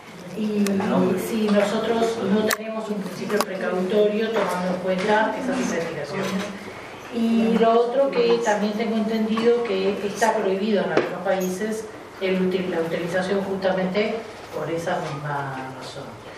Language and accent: Spanish; Montevideo, Uruguay; porque soy de Montevideo